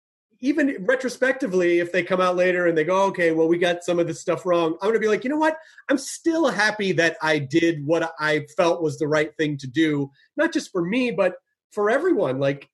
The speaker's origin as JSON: {"language": "English", "town": "Louisville", "region": "Kentucky", "country": "United States", "tie": "born there", "said": "Yeah, I was born in Louisville."}